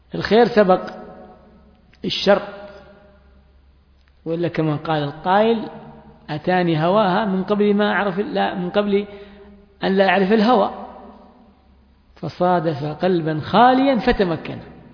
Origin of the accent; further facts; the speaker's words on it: Yemen; لكن هناك من نشأ ببيئة لا تعيد، مثلا عندنا في اليمن، أين هذه؟